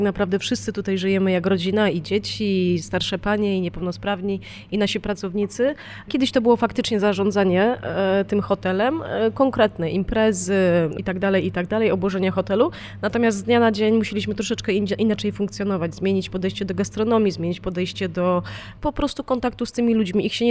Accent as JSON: {"language": "Polish", "town": "Maków Podhalański", "region": "Lesser Poland", "country": "Poland", "said": "Ja pochodzę z Makowa Podhalańskiego. Przyszłam tutaj za pracą."}